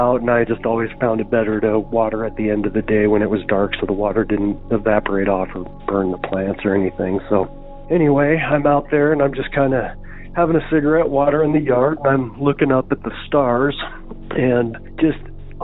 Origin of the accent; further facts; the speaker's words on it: Casper, Wyoming, United States; I'm from Casper, Wyoming, and this story happened in Casper, Wyoming.